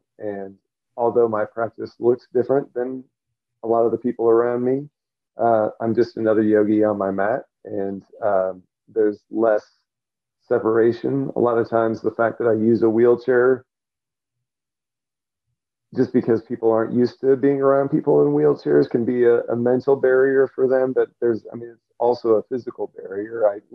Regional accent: Kansas City, Missouri, United States; I'm from Kansas City originally, and that's where I went through my first yoga teacher training

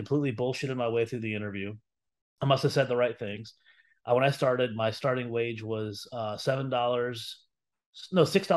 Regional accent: Indianapolis, Indiana, United States; I mean, I'm from Indianapolis. Tampa's a much bigger city.

